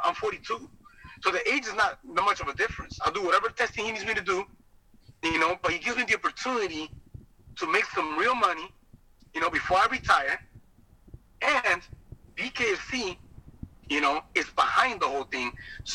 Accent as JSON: {"language": "English", "country": "Peru", "tie": "born or raised there", "second_language": "English", "said": "But I definitely have to fight in front of my hometown people in my land in Peru."}